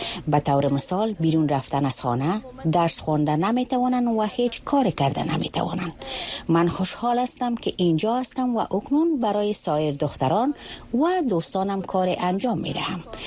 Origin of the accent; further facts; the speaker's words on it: Afghanistan; moved away as an adult; now in Madrid, Spain; از افغانستان هستم و 21 سال دارم.